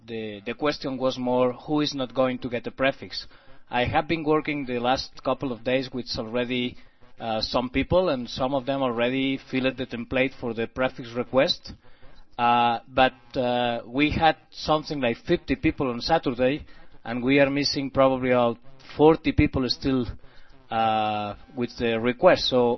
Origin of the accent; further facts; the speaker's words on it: Spain; English is a second language; from Spain.